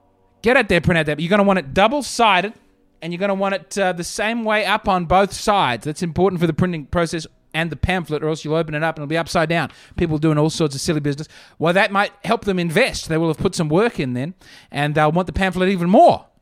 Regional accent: Australia; now in United States; I'm an Australian and we have to vote in our own country

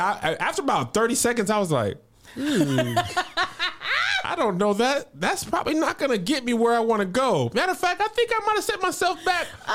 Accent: the South, United States; This is a whole college experience. We're from the South.

